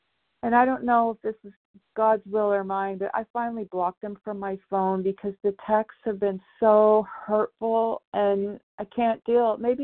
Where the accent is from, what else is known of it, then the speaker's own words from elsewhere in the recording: Oregon, United States; Hi, good morning. Thank you. This is … from Oregon.